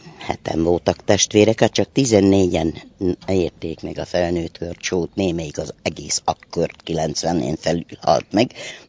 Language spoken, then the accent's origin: Hungarian; Boldog, Heves, Hungary; born there; Én nem ott születtem, a szomszédközségben Boldogon születtem, de olyan 10-11 éves koromban beköltöztünk 60-ba